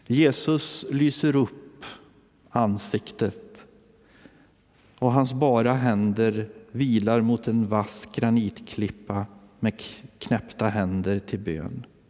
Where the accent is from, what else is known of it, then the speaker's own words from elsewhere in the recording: Värmland, Sweden; I sydvästra Värmland, min hemtrakt